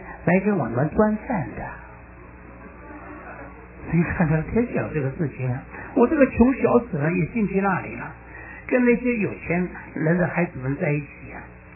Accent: Xiamen, Fujian, China; 那个董事长呢是我们的朋友，也是我们厦门人呢。

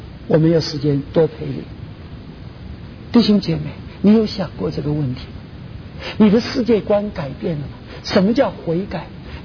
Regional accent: Taiwan; now in United States; 当我七零年代从台湾来到美国的时候，

